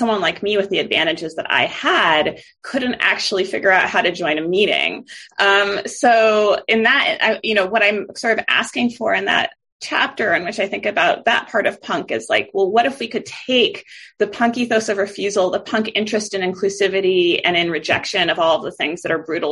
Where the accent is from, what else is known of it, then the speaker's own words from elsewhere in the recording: Portland, Oregon, United States; I write about my own experience growing up in Portland, Oregon during the 1990s.